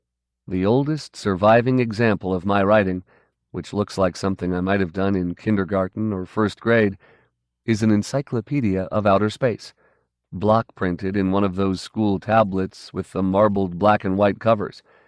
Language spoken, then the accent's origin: English; Bayonne, New Jersey, United States; born there; I was born on September 20, 1948, in Bayonne, New Jersey, the firstborn child